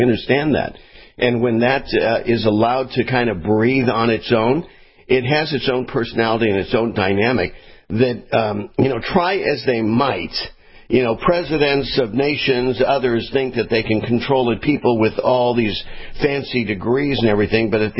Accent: Florida, United States; now in California, United States; I came from Florida. As soon as I came here to California, I'm in California for the last 5 weeks.

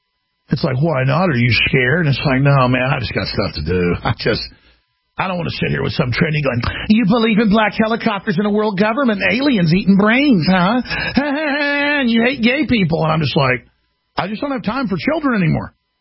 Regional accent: Texas, United States; accent: Texas; To the point, I talk in my real Texas accent and don't put on airs like you jackasses do.

